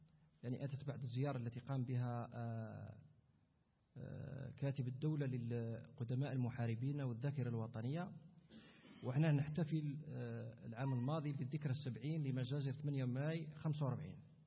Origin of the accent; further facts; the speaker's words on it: Algeria; إحنا رانا جزائريين وعايشين في الجزائر، أنا مواطن قبل ما أكون وزير